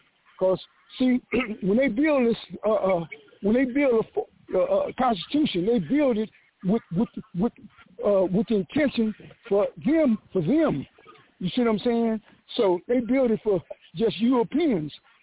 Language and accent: English; Los Angeles, California, United States; now in Lancaster, United States; I'm from South Central, but I stay in Lancaster now.